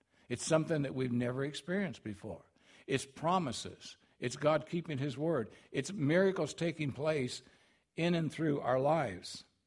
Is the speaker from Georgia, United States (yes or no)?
no; California, United States; I'm a kid from California. You know, I grew up with all this language. I can even say it in Spanish and English too, you know.